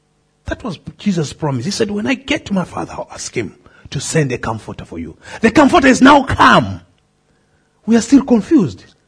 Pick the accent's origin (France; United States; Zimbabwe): Zimbabwe; I come from Zimbabwe.